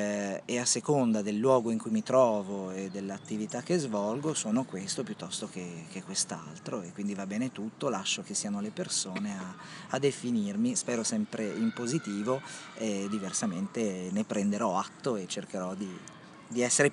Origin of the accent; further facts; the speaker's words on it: Campania, Italy; io vengo dalla provincia di Salerno, dove la mia famiglia è nata e cresciuta, e anch'io sono nato lì, i miei nonni erano dei contadini